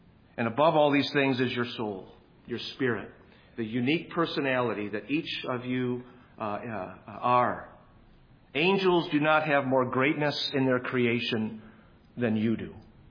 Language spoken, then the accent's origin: English; Buffalo, New York, United States; I mean, you don't have to tell me. I'm from Buffalo.